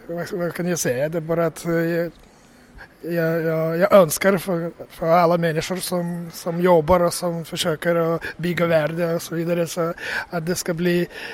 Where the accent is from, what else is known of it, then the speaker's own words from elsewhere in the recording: Lithuania; Swedish is a second language; now in Tyresö, Sweden; Från Litauen, jag är från Litauen.